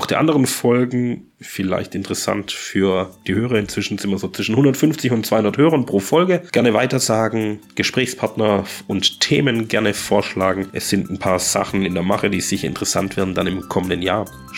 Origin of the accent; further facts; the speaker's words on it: Ulm, Baden-Württemberg, Germany; now in Waldkirch, Germany; aus meiner Heimatstadt aus Ulm.